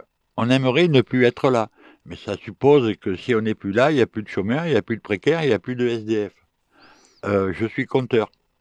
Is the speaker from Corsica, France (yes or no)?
yes; Corsica, France; Je ferai mon devoir d'électeur en tant que Corse